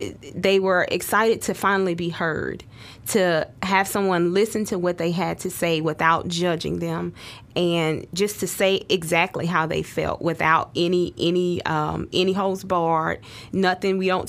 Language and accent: English; Monroe, United States; You know, I grew up in this community. I'm from Monroe.